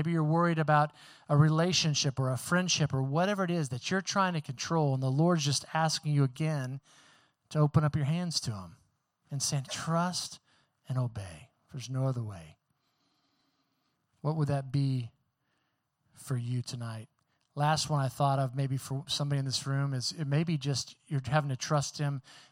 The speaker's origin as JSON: {"language": "English", "region": "Oklahoma", "country": "United States", "tie": "born or raised there", "said": "When I grew up in Oklahoma, there was a neighborhood called Westbury."}